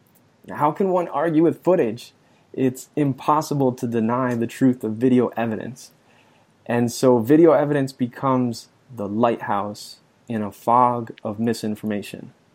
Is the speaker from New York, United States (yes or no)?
yes; New York, United States; And we're both from New York.